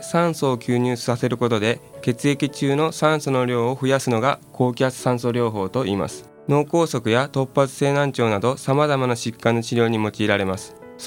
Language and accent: Japanese; Hiroshima, Japan; こと臨床科学士の … です。広島生まれ広島育ち、県北の山の中で育った生粋の野生児です。